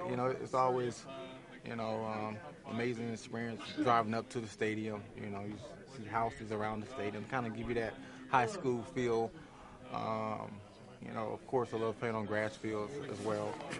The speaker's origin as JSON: {"language": "English", "town": "Tyler", "region": "Texas", "country": "United States", "tie": "born or raised there", "said": "Well, his hometown is like a 30-minute drive from my hometown, Tyler, Texas, Tyler Rose, you know"}